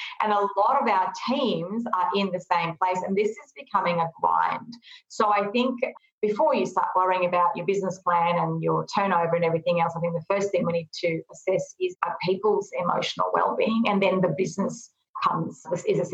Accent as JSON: {"language": "English", "country": "Fiji", "tie": "born there", "said": "I was born in Fiji"}